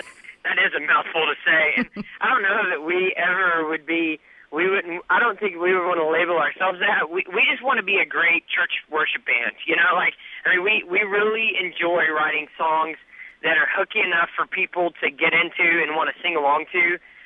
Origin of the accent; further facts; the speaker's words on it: the South, United States; I grew up in the South, but my parents never listened to country music.